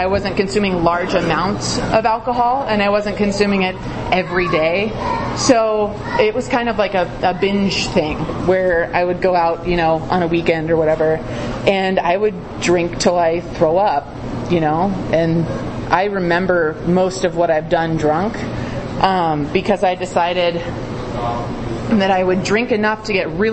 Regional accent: Tucson, Arizona, United States; now in Flagstaff, United States; alcoholic. I'm originally from Tucson, Arizona. I spent 18 and a half years there before I moved up to Flagstaff to go to school 5 years ago.

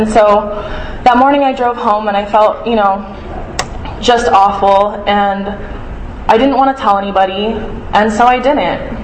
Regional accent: Hawaii, United States; growing up in Hawaii, I mean, like, I grew up with, like, light blonde hair and blue eyes, and I always really fit

